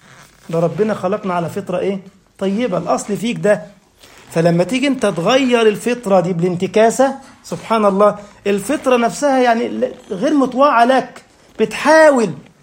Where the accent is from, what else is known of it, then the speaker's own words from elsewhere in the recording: Egypt; وعشان كده دايما أنتوا عارفين عندنا في مثل كده شائع عندنا في مصر يقول لك الكذب ملوش رجلين.